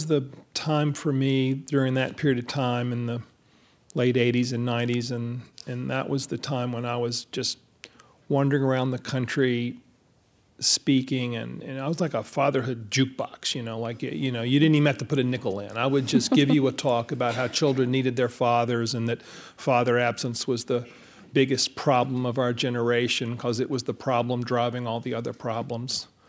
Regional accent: the South, United States; I was born in 1955, you know, so the big thing for me was the civil rights movement, you know, growing up in the South.

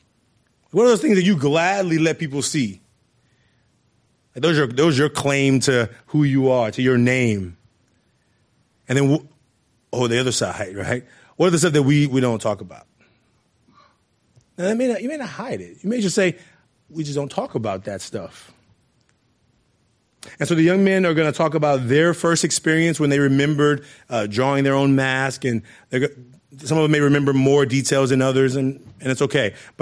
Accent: Oakland, California, United States; Well, at least not growing up in Oakland, you can't. Where I grew up, you can't be afraid.

